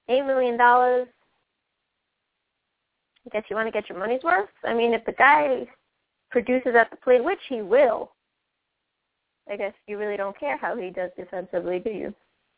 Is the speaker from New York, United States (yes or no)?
yes; New York, United States; Personally, I'm a New Yorker. I root for the New York Giants.